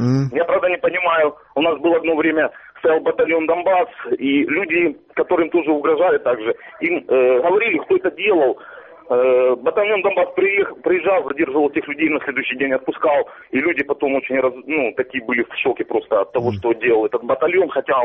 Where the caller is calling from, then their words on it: Donetsk Oblast, Ukraine; я з Донецької області.